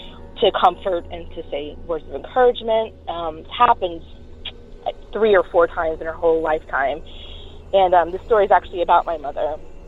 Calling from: Orlando, Florida, United States; I'm calling from Orlando, Florida.

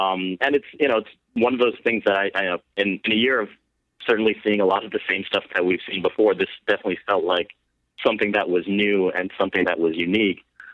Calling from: Chicago, Illinois, United States; I'm calling from Chicago.

